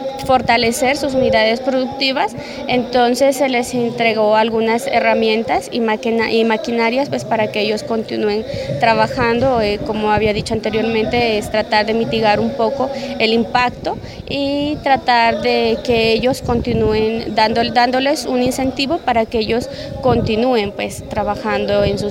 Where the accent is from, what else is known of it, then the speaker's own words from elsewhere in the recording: Sandoná, Nariño, Colombia; Soy de Sandoná, Nariño, estudié en la Universidad de Nariño, me gradué en el año 2016